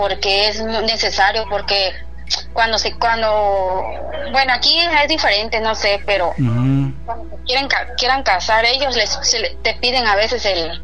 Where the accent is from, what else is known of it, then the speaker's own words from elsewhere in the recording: Chiapas, Mexico; voy a viajar, no sé si este año o el otro año, a mi tierra